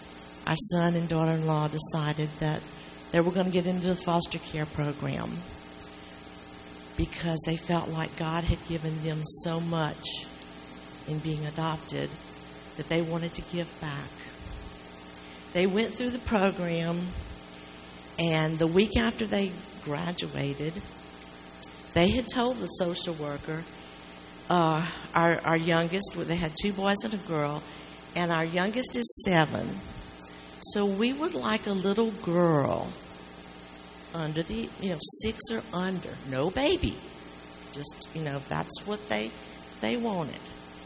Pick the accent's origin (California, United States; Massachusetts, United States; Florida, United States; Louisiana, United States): Louisiana, United States; Eunice; I'm from Eunice, Louisiana.